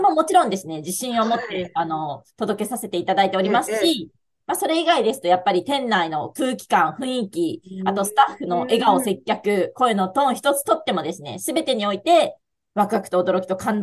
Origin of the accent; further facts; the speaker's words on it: Chikugo, Fukuoka, Japan; now in Hokkaido, Japan; 私もともとジャングル温泉という、筑後市、その福岡県筑後市にあります旅館でですね、ジャングル温泉という旅館で生まれ育ちました。